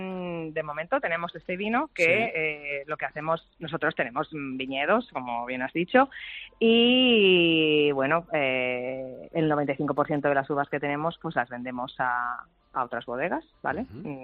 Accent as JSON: {"language": "Spanish", "town": "La Seca", "region": "Castile and León", "country": "Spain", "said": "mi abuelo era el farmacéutico de mi pueblo, sí. La Seca, en la provincia de Valladolid."}